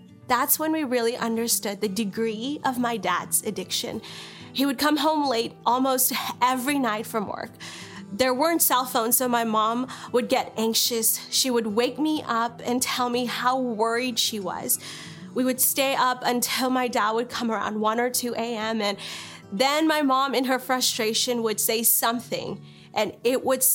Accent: India; born there; this is my story. I was born in India into an Orthodox Christian home with a rich heritage in Christianity dating back to the time when one of the disciples, Thomas, came to Kerala, India.

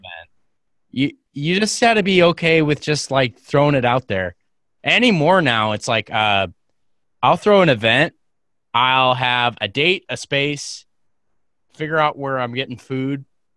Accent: Sioux Falls, South Dakota, United States; Mostly because I had spent 10 years prior coming back to my hometown of Sioux Falls, traveling the world, exploring, studying all sorts of how we build cities.

